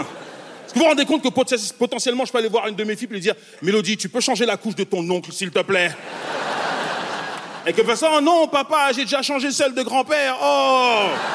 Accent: Montreal, Quebec, Canada; Moi, je viens de Montréal.

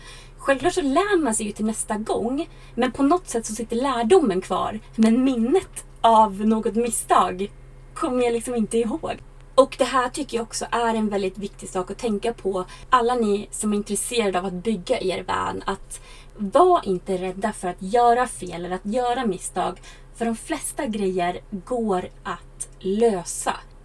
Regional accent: Sweden; Jag tror att varje gång jag har varit hemma i Sverige över sommaren så har jag ändrat någon liten grej.

